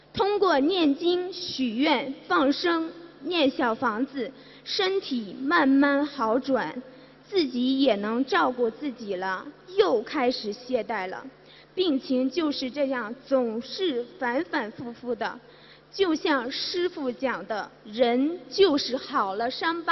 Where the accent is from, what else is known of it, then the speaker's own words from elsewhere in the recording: Heilongjiang, China; now in Shanghai, China; 我来自黑龙江，现在在上海。